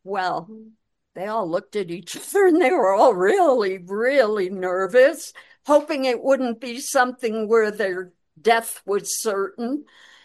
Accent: East Coast, United States; Yeah, well, it's a real adjustment for me because I grew up on the East Coast

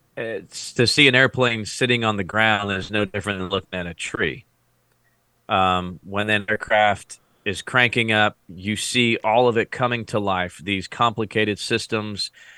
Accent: United States; there's no greater feeling of being an American for me than being at an air show

